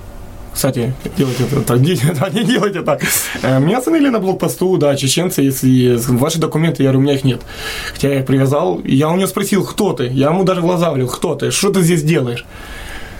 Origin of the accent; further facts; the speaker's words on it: Donetsk, Donetsk Oblast, Ukraine; Люди не задумуються, там, з Донецька, там, з Луганської області, да, я сам дончанин.